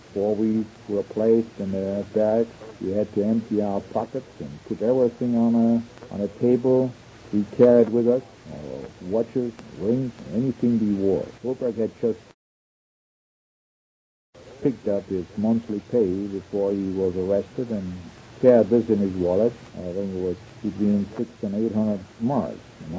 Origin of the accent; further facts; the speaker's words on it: Weimar, Thuringia, Germany; English is a second language; we came to my hometown, Weimar.